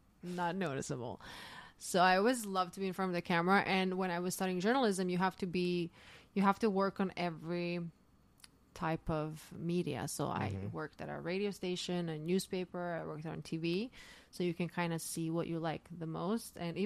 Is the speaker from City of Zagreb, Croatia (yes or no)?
yes; Zagreb, City of Zagreb, Croatia; English is a second language; I was raised in a city called Zagreb.